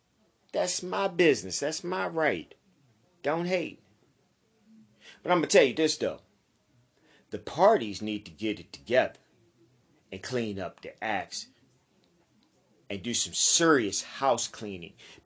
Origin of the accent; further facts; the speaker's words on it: United States; I'm an American. I'm from the United States of America, the land of the milk and honey.